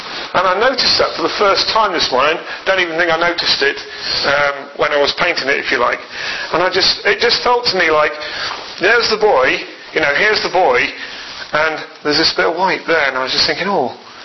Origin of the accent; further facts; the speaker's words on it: England, United Kingdom; It's all about our sovereignty. It's all about who we are as British people.